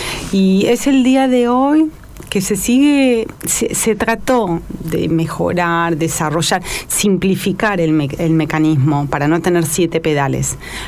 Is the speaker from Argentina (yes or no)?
yes; General Roca, Río Negro, Argentina; born there; Yo soy nacida en General Roca